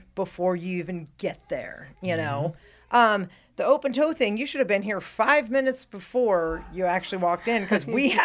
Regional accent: Arizona, United States; now in Las Vegas, United States; So this was before I moved to Vegas. I was still living in my hometown in Arizona.

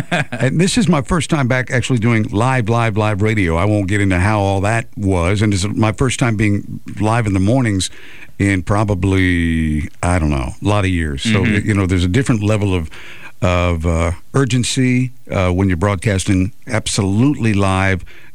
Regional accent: New Jersey, United States; also born or lived in Columbus, Georgia; But anyway, moved here from Columbus, Georgia, been in radio, went to the University of Georgia. I grew up actually in New Jersey.

